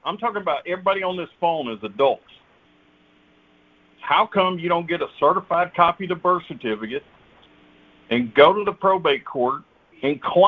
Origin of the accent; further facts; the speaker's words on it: Atlanta, Georgia, United States; I'm from Atlanta, Georgia.